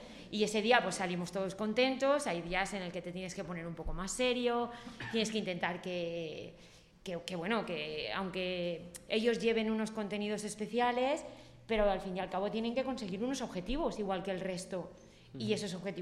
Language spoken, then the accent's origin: Spanish; Monóvar, Valencian Community, Spain; yo soy de Monóvar, un poquito más lejos que José Ángel. Vengo todos los días, yo tardo unos 40 minutos más o menos en coche en llegar todos los días.